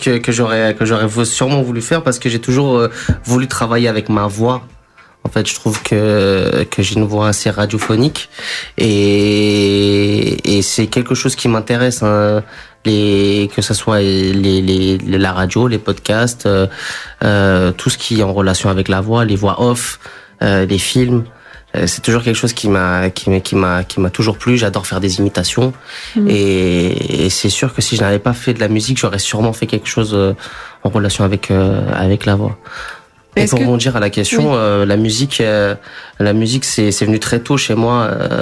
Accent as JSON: {"language": "French", "country": "Portugal", "tie": "born there", "first_language": "Portuguese", "second_language": "French", "said": "je suis d'origine brésilienne. Je suis né au Portugal, donc directement la première langue qui est venue en moi, que j'ai appris à comprendre, à lire, à écrire, c'était le portugais."}